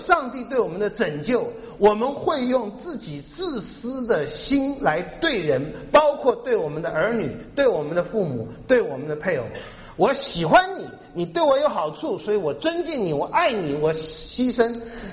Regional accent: China; 我们中国人孝顺父母，或者是华人儒家文化孝顺父母

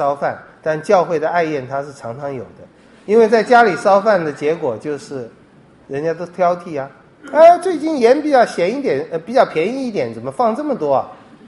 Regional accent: China; 这我们中国人中国文化里面也是很难避免的一个缺点

